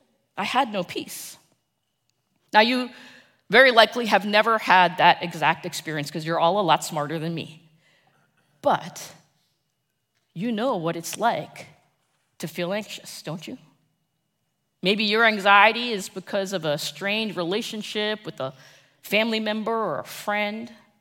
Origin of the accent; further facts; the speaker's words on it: New Jersey, United States; And if you are from Ohio, I am so sorry. I'm from New Jersey. We're in the same boat.